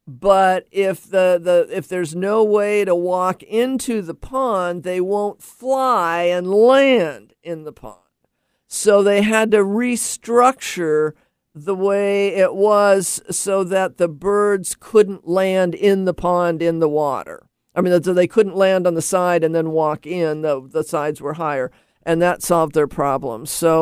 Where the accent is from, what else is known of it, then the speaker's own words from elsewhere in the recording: Laurelhurst, United States; Well, now I grew up in Laurelhurst, and in the house that we spent the most years in, a child, we had a fish pond.